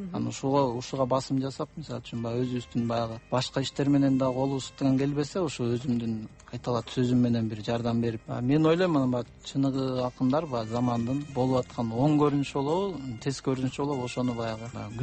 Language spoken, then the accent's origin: Kyrgyz; Epkin, Naryn Region, Kyrgyzstan; Балалыгым Жумгал районунун Эпкин деген айылында өткөн.